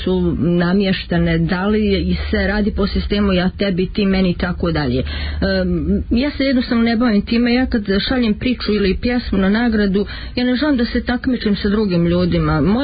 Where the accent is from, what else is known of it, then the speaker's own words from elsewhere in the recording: Bosnia & Herzegovina; Ja sam iz Bosne i Hercegovine